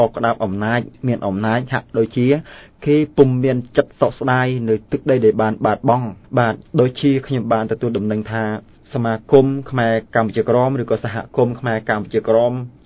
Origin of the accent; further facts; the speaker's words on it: Mekong Delta, Vietnam; ខ្ញុំបាទជាកូនខ្មែរនៅកម្ពុជាក្រមហើយជាអ្នករងគ្រោះ